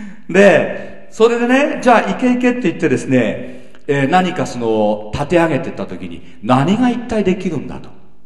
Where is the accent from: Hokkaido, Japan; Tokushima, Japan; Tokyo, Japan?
Tokyo, Japan; Omori; born there; 私の親っていうのは、大森で所帯を持ちましてですね、田舎から出てきて、で、大森で私も生まれたんです。